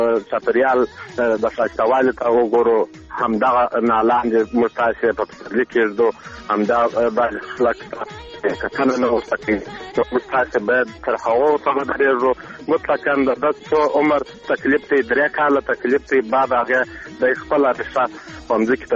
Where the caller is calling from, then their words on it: Arghandab, Kandahar, Afghanistan; د کندهار ولایت د ارغنداب ولسوالۍ څخه مې